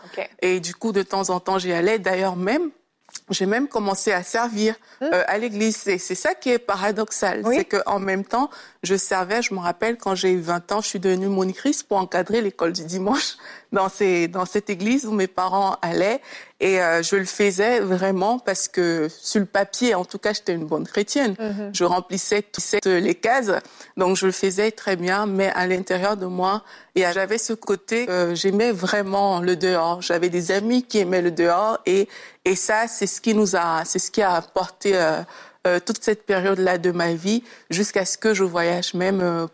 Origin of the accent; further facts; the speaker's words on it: Cameroon; born there; je suis née au Cameroun et puis mes parents et tout nous ont emmenés à l'église un peu de façon naturelle.